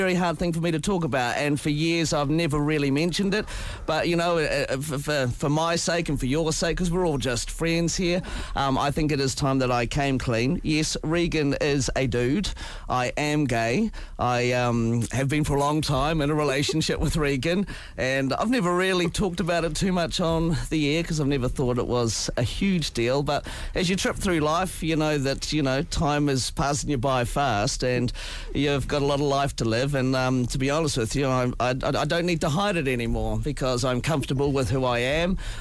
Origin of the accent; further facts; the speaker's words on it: Gore, Southland, New Zealand; And, you know, I came from Gore, man, you know.